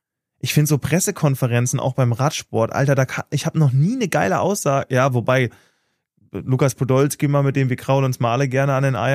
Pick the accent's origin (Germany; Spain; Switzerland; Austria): Germany; Andernach, Rhineland-Palatinate; Ja, gibt's auch in meiner Heimatstadt Andernach